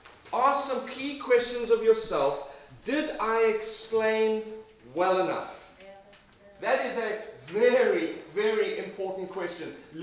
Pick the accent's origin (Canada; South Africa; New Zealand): South Africa; also born or lived in England; now in United States; Well, originally South Africa.